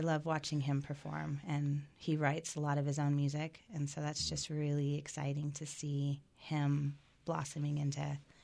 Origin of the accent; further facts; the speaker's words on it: Gypsum, Colorado, United States; We're actually from the Gypsum Eagle area.